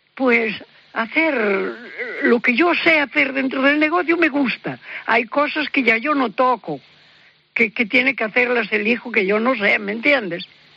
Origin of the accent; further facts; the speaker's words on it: Santiago de Compostela, Galicia, Spain; porque además nací en Santiago. Estudié en Santiago. Hice magisterio en Santiago.